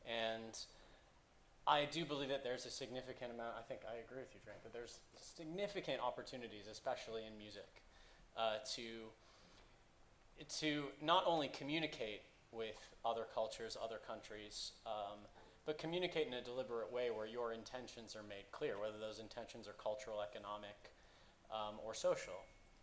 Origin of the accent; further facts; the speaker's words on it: Canada; moved away; I'm from Canada, so originally, and I consider ourselves a small nation